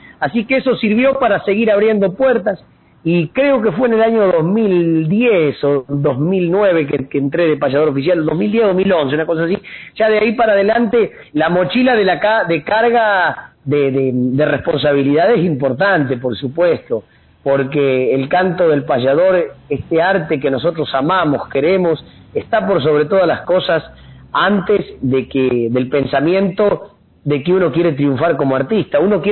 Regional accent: Buenos Aires, Argentina; yo soy bonaerense y amo y quiero esta llanura pampeana donde nací

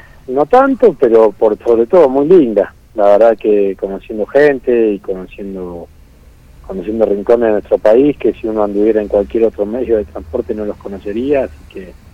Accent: Buenos Aires, Argentina; born there; nací en Buenos Aires, capital federal, y mi familia tiene un campito en General Alvear, así que muy chico siempre para el campo

